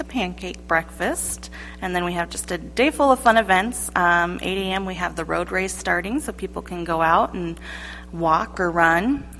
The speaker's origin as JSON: {"language": "English", "region": "Iowa", "country": "United States", "tie": "born or raised there", "said": "I grew up in Southwest Iowa. I went to Cumberland Messina until my sophomore year, and then I actually graduated from Stanton High School."}